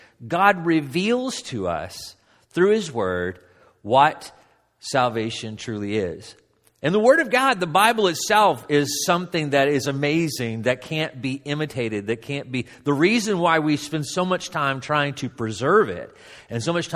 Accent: Dundee, Kentucky, United States; I'm from Dundee, Kentucky. It's not very big compared to New York

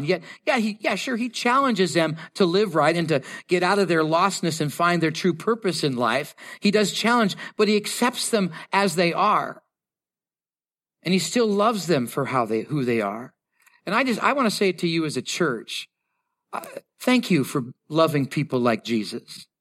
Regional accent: Canada; born there; I feel shame because since I was born in Canada, I'm thinking, nah, all of you guys are going to think that that's what Canadians are like.

